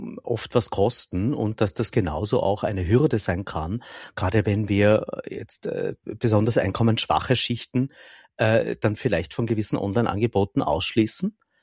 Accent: Austria; Dafür sind wir Österreicher zu renitent.

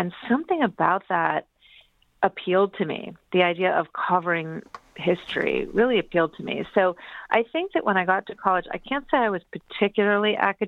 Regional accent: Wyckoff, New Jersey, United States; also born or lived in Chicago / Maryland; I have two older sisters, and we were raised in Wyckoff, but we moved around. We were in Chicago. We were in Maryland.

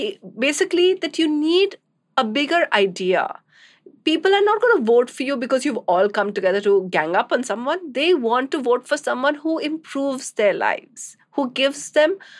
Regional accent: Northeast India, India; I'm from Northeast and I know what a legend your father was.

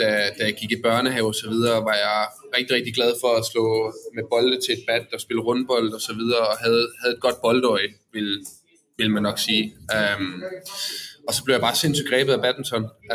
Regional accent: Odense, Region of Southern Denmark, Denmark; det startede egentlig med, at jeg kommer fra Odense af.

